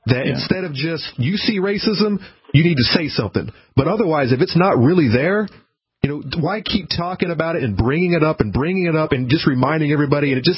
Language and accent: English; Florida, United States; When we grew up in Florida with lots of black kids...